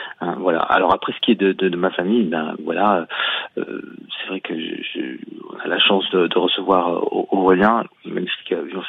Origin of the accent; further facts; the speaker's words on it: Albi, Occitanie, France; Il se trouve que, bon, Albi est ma ville natale